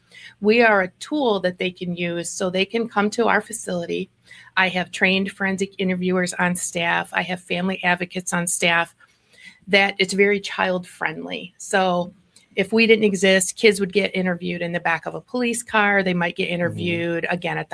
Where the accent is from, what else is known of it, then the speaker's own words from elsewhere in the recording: Muskegon, Michigan, United States; now in Whitehall, United States; Born and raised in Muskegon, currently living in Whitehall, so on the northern end of the county.